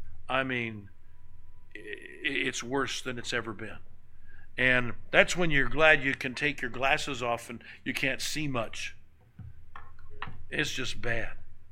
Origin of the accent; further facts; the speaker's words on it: Oklahoma, United States; I mean, I grew up here in Oklahoma.